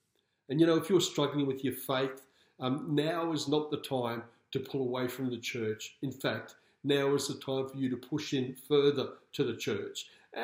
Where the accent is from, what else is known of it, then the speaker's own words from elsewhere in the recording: Australia; born there; I thank him I was born in Australia. I thank him I was born in the 20th century.